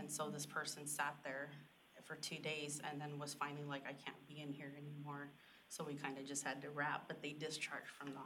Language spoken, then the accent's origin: English; Arizona, United States; So I'm from Arizona. That's where I work crisis, and I worked in another little rural town in Arizona